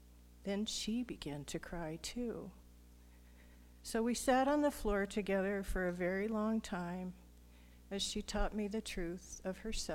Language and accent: English; Hawaii, United States; Some of you know that I grew up in Hawaii